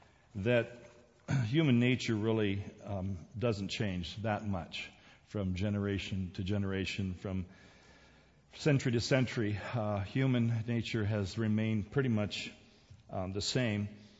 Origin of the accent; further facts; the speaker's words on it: South Korea; when I was a kid growing up in Korea